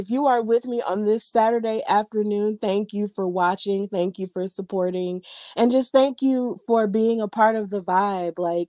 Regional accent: Birmingham, Alabama, United States; it was live in my hometown of Birmingham, Alabama, and at the Legacy Arena.

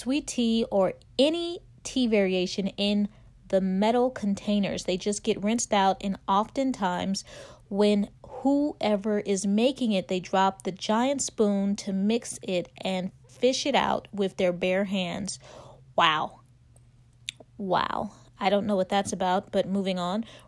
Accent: California, United States; And being that I'm from California, well, we've also had the wildfires that have taken out a lot of Malibu.

